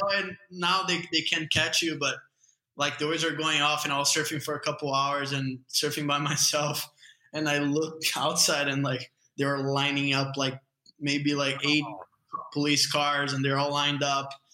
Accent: Guarujá, São Paulo, Brazil; English is a second language; so I'm from Guarujá. It's a couple hour drive from the airport in São Paulo. And it's like a little, it's kind of a fisherman city, but it's like a small town.

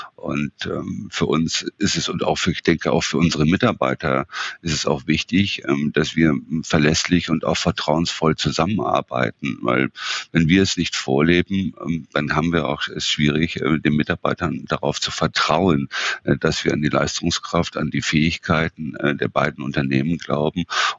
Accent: Northern Germany, Germany; und ich als Norddeutscher habe da schon teilweise meine Schwierigkeiten zu folgen.

